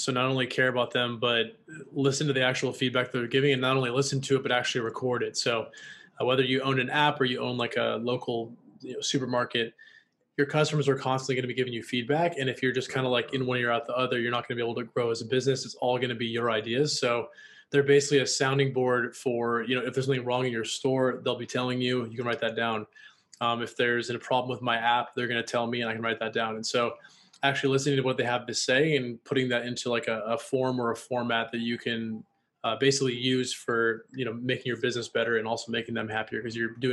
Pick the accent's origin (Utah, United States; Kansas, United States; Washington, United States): Washington, United States; also born or lived in Los Angeles; now in Austin, United States; I'm from Washington State. Lived in LA for several years. Now I'm living in Austin